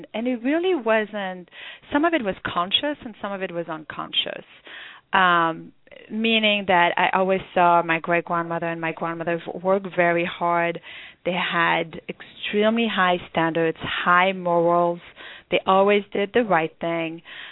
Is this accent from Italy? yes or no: no; France; moved away; Yes, I was born and raised in France